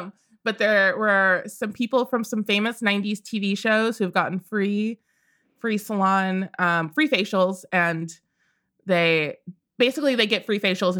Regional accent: Midwest, United States; I grew up in the Midwest. And so I'm like, I can maybe hunt if we needed to.

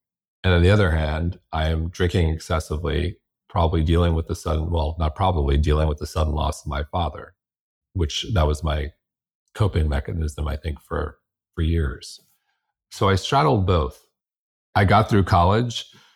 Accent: Manhasset, New York, United States; I lived in a town where that was part of the culture. I grew up in Manhasset, Long Island.

